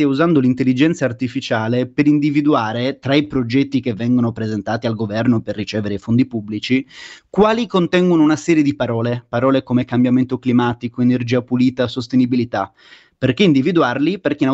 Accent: Sardinia, Italy; da sardo mi fa un po' paura

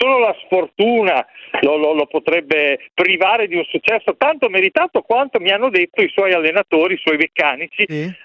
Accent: Emilia-Romagna, Italy; accent: Ferrarese; con la mia Z ferrarese

